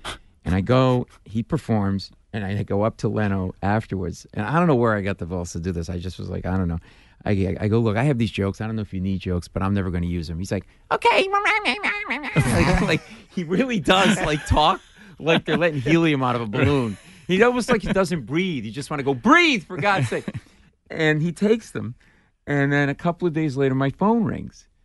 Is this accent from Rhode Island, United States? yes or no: yes; Providence, Rhode Island, United States; I went to Providence College. I grew up in Providence. Went to Georgetown Law School. And I ended up in New York doing corporate merger and acquisition deals.